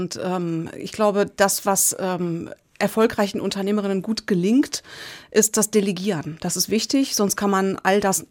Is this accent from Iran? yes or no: yes; Iran; now in Germany; Meine Mutter war zwar Deutsche, aber mein Vater war Iraner. Und aufgewachsen bin ich im Iran.